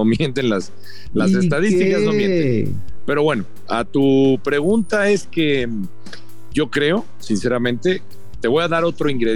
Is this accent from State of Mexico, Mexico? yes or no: no; Mexico City, Mexico; Yo soy hecho en Ciudad de México, en la gran